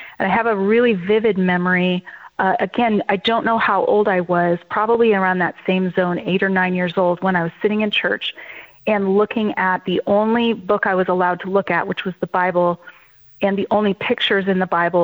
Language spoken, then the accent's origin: English; Colorado, United States; Yes. Right. And so I grew up in Colorado.